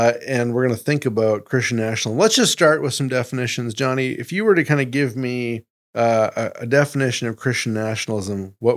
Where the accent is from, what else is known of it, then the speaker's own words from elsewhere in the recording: Canada; now in United States; I do have citizenship in the United States, but born and raised in Canada.